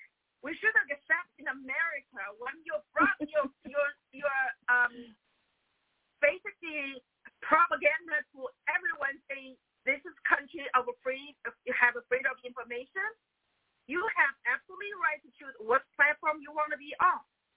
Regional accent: China; English is a second language; now in United States; you know, I came from China into the United States in 1994

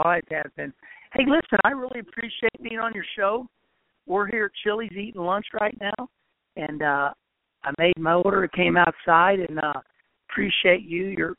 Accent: Midwest, United States; I grew up in the Midwest, very middle class, below middle class.

